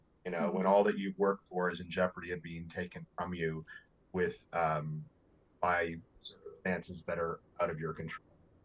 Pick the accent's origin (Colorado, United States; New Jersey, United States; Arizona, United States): New Jersey, United States; We actually had a general store where I was growing up in Jersey, but it wasn't